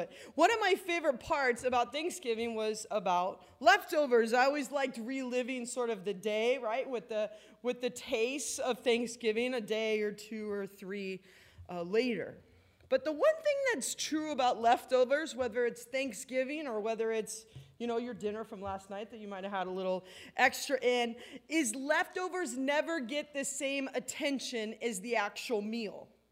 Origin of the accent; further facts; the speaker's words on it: Anaheim, California, United States; I grew up in Anaheim, right down the road from you guys, right in the shadow of Angel Stadium.